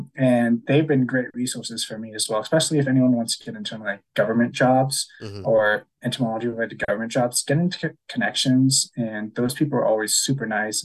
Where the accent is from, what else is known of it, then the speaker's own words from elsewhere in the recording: Arizona, United States; And I grew up in Arizona